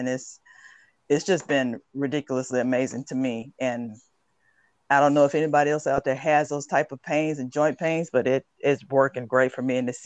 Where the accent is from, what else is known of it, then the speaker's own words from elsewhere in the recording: Alabama, United States; I'm originally from Alabama, and I'm a disabled veteran.